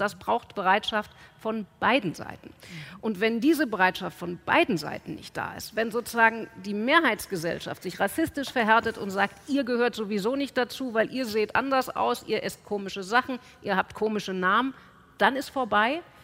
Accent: Frankfurt am Main, Hesse, Germany; now in Berlin, Germany; Und natürlich ist dieser Weg von Frankfurt am Main, wo ich aufgewachsen bin, nach Berlin noch ein vergleichsweise kurzer.

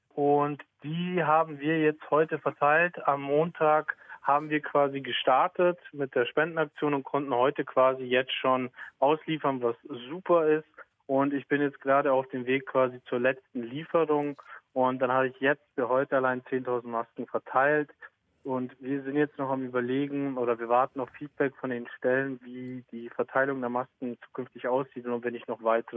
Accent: Munich, Bavaria, Germany; Wir leben in Sendling, wir kommen aus Sendling. Sendling war zu der Zeit, als wir da aufgewachsen sind, deutlich ärmer als die anderen Viertel

